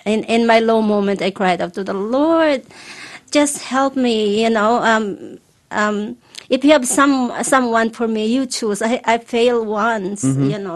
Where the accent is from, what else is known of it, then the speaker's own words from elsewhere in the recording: Featherston, Wellington, New Zealand; I'm from Featherston.